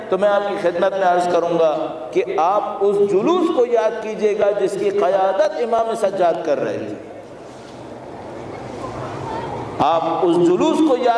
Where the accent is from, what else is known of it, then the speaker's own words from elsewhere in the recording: Pakistan; چونکہ میں پاکستان سے آیا ہوں، آپ کے بھائیوں اور آپ کی بہنوں نے وہاں پر یہی کیا ہے.